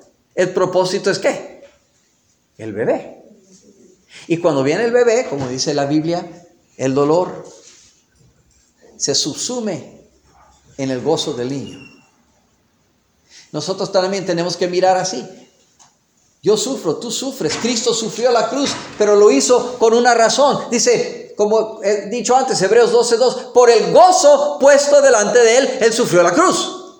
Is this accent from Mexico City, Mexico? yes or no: yes; Mexico City, Mexico; cuando era niño yo me crié ahí en la Ciudad de México, en la capital